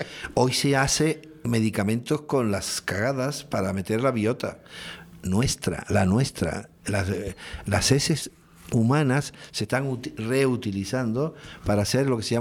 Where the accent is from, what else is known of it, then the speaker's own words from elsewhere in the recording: Santa Cruz de Tenerife, Canary Islands, Spain; cuando digo mi tierra, Tenerife, que uno dice, yo soy chicharrero